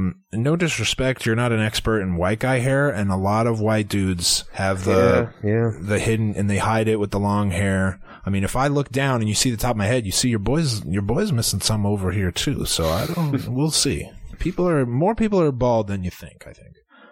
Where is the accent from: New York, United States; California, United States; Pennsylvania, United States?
Pennsylvania, United States; Philadelphia; Hey guys, area code 215. … I'm from Philadelphia.